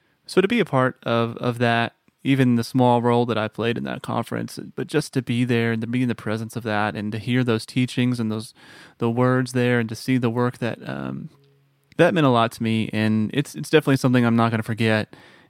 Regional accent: Texas, United States; now in Tennessee, United States; Born and raised in Texas. I will say, though, much to the dismay of my fellow native Texans, being in Tennessee for over a decade now, Tennessee is home, really, for me and my family.

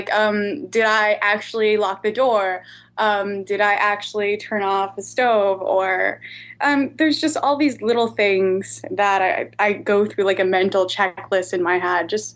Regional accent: Guam; I am from Guam.

